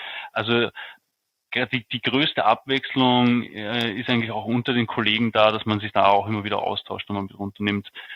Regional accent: Vienna, Austria; now in Burgenland, Austria; Ich bin 29, komme aus Wien, kürzlich jetzt ins Burgenland gezogen, leidenschaftlicher Pendler geworden

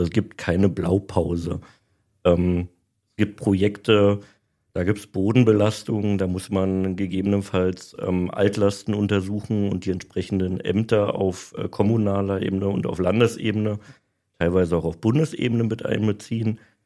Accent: Potsdam, Brandenburg, Germany; Ich bin ja in Potsdam aufgewachsen

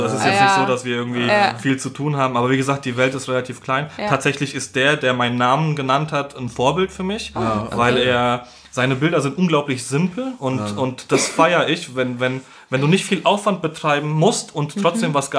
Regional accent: Poland; Ich bin Pole

